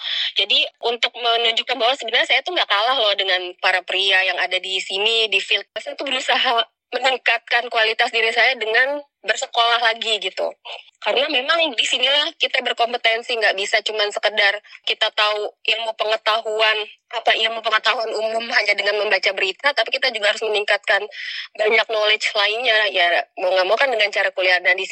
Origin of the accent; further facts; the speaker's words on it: Jakarta, Indonesia; born there; now in Bekasi, Indonesia; Saya kelahiran Jakarta 42 tahun yang lalu.